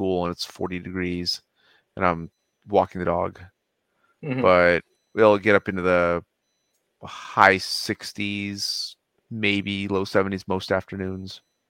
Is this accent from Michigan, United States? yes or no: no; San Diego, California, United States; now in Bay Area, United States; We were in Southern California for Thanksgiving, and I growing up in San Diego, it pretty consistently got into the 50s in the evenings